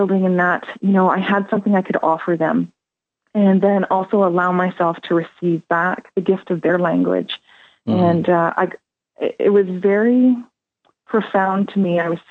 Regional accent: Canada; Very different from my experience as a Canadian public school teacher.

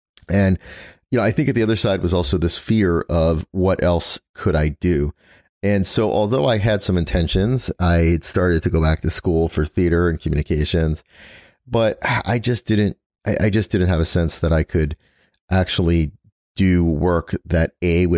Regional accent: Brooklyn, New York, United States; born there; And I moved to New York. I was born in Brooklyn. I moved to New York, moved back to the city when I was in my early 20s, about 22 or so.

